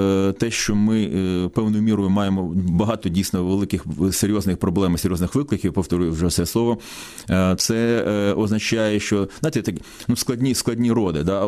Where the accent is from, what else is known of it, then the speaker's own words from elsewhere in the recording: Mykolaiv, Mykolaiv Oblast, Ukraine; я мешканець, я народився, виріс в місті Миколаєві, і мене радує моє місто